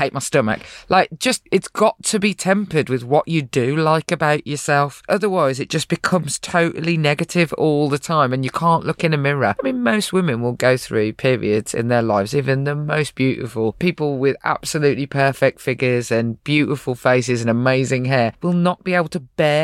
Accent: Birmingham, West Midlands, United Kingdom; So I stood up and said, well, I'm from Birmingham.

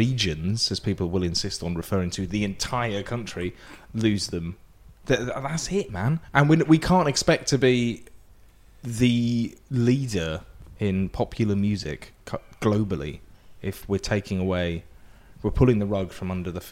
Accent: Tunbridge Wells, South East England, United Kingdom; now in Manchester, United Kingdom; I grew up in Tunbridge Wells in Kent before I moved to Manchester.

